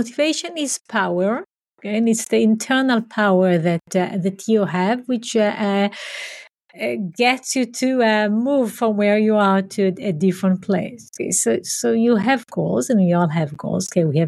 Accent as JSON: {"language": "English", "country": "Israel", "tie": "born or raised there", "said": "I grew up in Israel, in a community that is very different than where I am now. So it was a small community, a socialist community where we walked the land and had farming and animals and so on."}